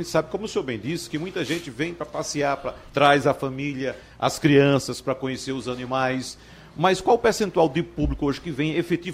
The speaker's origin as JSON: {"language": "Portuguese", "town": "Arcoverde", "region": "Pernambuco", "country": "Brazil", "said": "Eu sou de Arco Verde."}